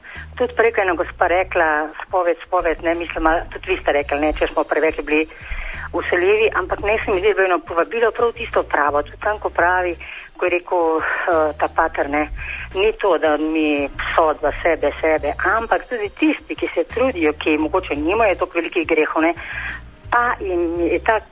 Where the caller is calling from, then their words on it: Črnuče, Ljubljana, Slovenia; iz Črnoč.